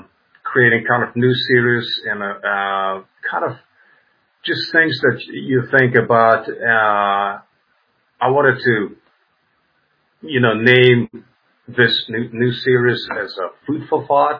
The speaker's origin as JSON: {"language": "English", "country": "Russia", "second_language": "English", "said": "I'm not a native English speaker, so my apologies and kudos for all my English-speaking viewers that they have to bear up with my English."}